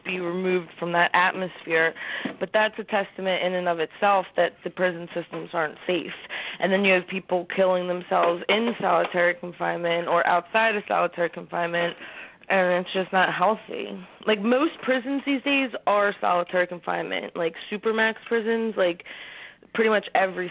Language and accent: English; Philadelphia, Pennsylvania, United States; Okay, I grew up in the Ronhurst area. Well, until I was about 7.